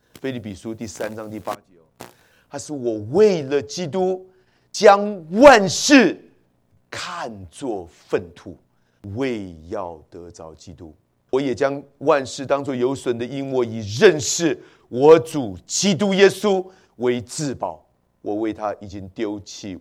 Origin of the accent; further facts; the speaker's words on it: Taoyuan, Taiwan; 我们如果从国内来或从台湾来的弟兄姐妹都知道，那其实学生要准备联考，我很紧张的